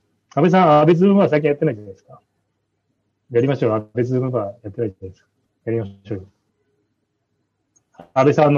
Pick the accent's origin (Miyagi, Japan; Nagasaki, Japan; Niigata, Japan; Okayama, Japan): Okayama, Japan; 例えば僕の岡山の地元だと、地元の周りに隣接してる市を、はいいので、割とまあ広めに取れるんですよね。